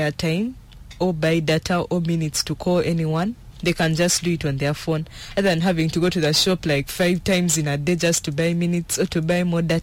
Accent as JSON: {"language": "English", "country": "Uganda", "tie": "born or raised there", "lives_now": "South Sudan", "said": "I grew up in Uganda. I was born in Uganda."}